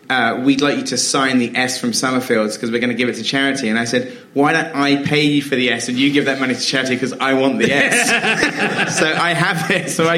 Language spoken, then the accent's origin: English; Wells, South West England, United Kingdom; When we were making Hot Fuzz, because we made Hot Fuzz in my hometown, so we were shooting in my hometown, which wasn't originally the plan. It was like written with Wells in Somerset in mind